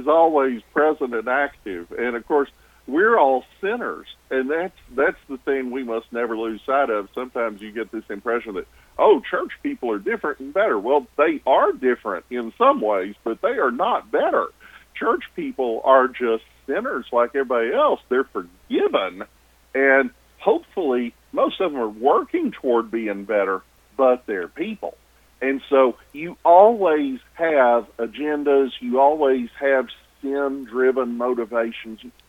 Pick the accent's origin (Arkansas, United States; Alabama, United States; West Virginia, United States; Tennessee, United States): Arkansas, United States; Arkadelphia; Well, I grew up in Arkadelphia